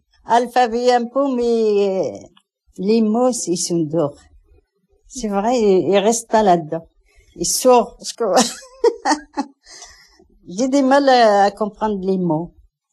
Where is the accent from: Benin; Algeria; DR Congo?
Algeria; Kabylie; now in France; Ouais. Je suis Kabyle, la petite Kabylie.